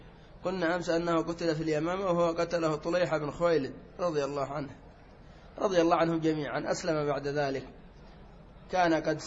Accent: Yemen; ومنها عندنا في اليمن رفة العين

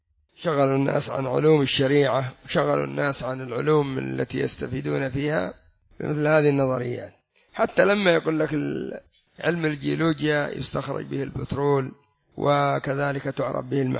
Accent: Yemen; وعندنا في اليمن وقع الزلزال في ذمار في كثير من المناطق

